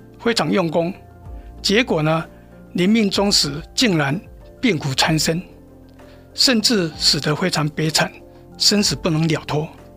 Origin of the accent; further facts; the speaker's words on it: Taiwan; now in United States; 我是来自台湾，那当初我在台湾出家，也在当地创办佛学院，